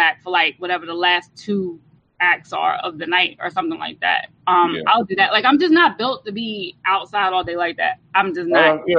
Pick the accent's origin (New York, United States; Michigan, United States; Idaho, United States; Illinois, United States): New York, United States; New York City; as a New Yorker, especially, I could resonate with it because my biggest fear is that my family loses our house in Harlem to taxes